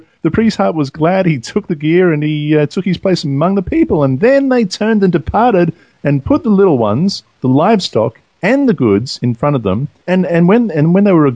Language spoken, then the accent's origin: English; Australia; You're an Israeli and I'm an Australian, so we wouldn't know.